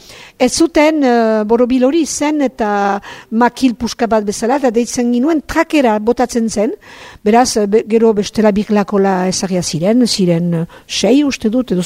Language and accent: Basque; Saint-Palais, Nouvelle-Aquitaine, France; nola Donapaulo ondoa naiz